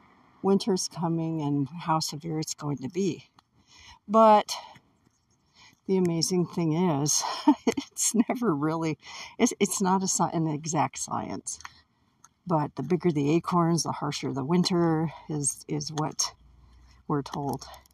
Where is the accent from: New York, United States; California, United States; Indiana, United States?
California, United States; Weaverville; So anyway, yeah, it's a nice little town. I love it. I consider it my hometown. I was born elsewhere, but this is my home.